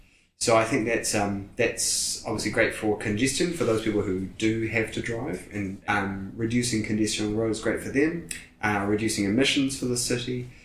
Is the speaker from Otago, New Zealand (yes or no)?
yes; Careys Bay, Otago, New Zealand; So I grew up here out in Kerry's Bay on the West Harbour. went to school here, studied at Otago